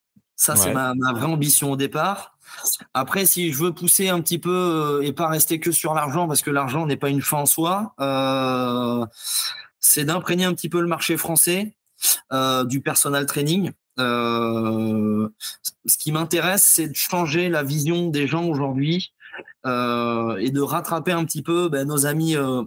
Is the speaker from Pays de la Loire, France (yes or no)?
no; Île d'Oléron, Nouvelle-Aquitaine, France; vu que je suis natif de l'île d'Oléron